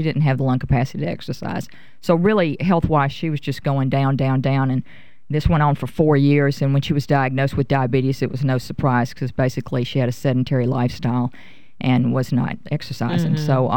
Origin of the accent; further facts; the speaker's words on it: Mississippi, United States; moved away as an adult; now in New Orleans, United States; I'm from Mississippi originally, I've been here for 30 years, yeah, so I'm from New Orleans.